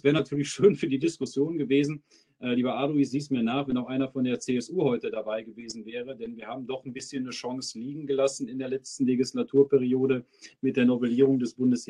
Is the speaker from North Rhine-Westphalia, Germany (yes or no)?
yes; North Rhine-Westphalia, Germany; und da zählt auch meine Heimat, das Sauerland, zu